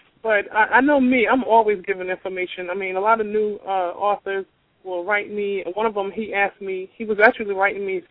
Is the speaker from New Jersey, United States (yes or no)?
yes; New Jersey, United States; she was from New York and I was from Jersey. Yeah, we were both black. We both lived in the inner city.